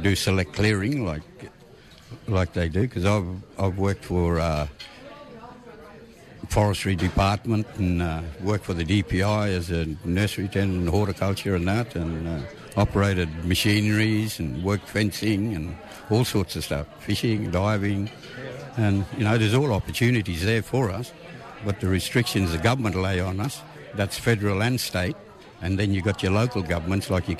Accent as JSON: {"language": "English", "town": "Mona Mona Mission", "region": "Queensland", "country": "Australia", "tie": "born or raised there", "also_born_or_lived": "Gordonvale / Ingham / Palm Island", "said": "It's Mona Mona Mission outside of Caranda, Gordon Vale, Ingham, Palm Island."}